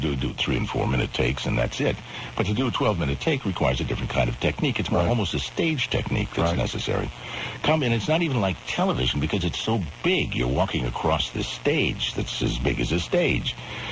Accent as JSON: {"language": "English", "town": "Compton", "region": "California", "country": "United States", "tie": "born or raised there", "said": "We lived in Compton. I grew up in Compton, went to school in Compton, and graduated from junior college in Compton."}